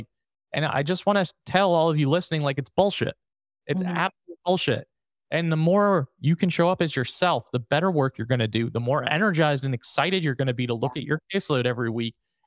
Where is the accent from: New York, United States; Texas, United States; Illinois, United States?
New York, United States; I'm going to just post how I actually speak. I'm from New York. I curse a lot.